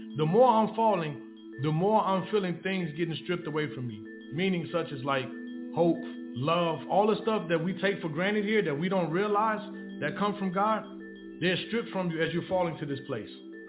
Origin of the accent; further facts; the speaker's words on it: Chicago, Illinois, United States; Well, you know, I'm originally from Chicago, Illinois.